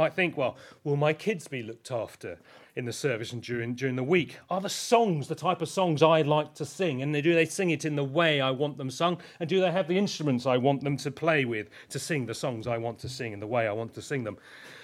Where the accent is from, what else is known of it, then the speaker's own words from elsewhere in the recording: Crowborough, South East England, United Kingdom; No, I grew up in Crowborough, so therefore I have an advantage here.